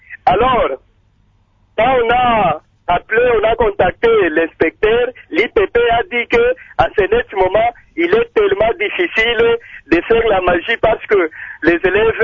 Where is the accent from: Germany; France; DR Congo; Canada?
DR Congo; ici chez nous au Congo, nous nous débrouillons, nos parents ont beaucoup souffert